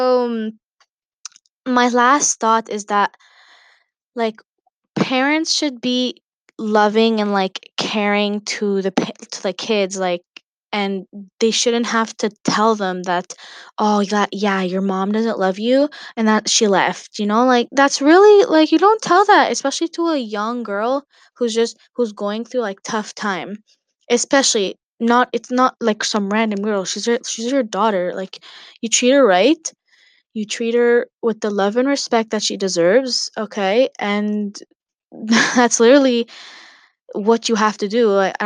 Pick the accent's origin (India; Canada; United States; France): Canada; I'm 13 years old. I am Canadian and I am also from a Lebanese origin.